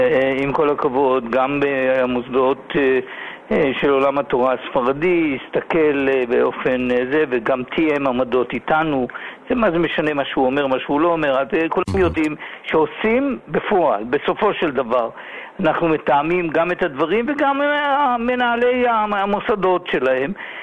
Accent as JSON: {"language": "Hebrew", "town": "Ofakim", "region": "Southern District", "country": "Israel", "said": "אנחנו באנו יחד, הוא בא מסדרות, אני מאופקים."}